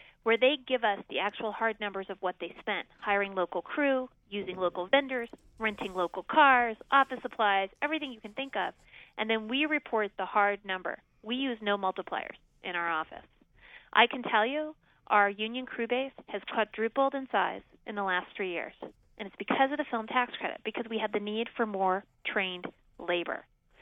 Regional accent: California, United States; now in Pittsburgh, United States; I've been here since 94, and I was brought here from California originally because of my relationships in the film industry.

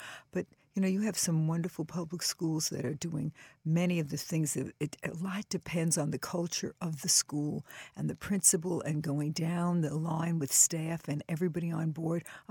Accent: New York City, New York, United States; Well, remember, I grew up in New York City in 100 years ago

